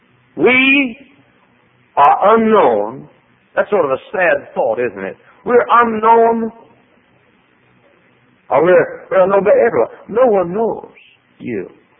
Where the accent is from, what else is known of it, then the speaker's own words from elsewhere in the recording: Texas, United States; now in Indiana, United States; I grew up in Texas where the stars at night are big and bright.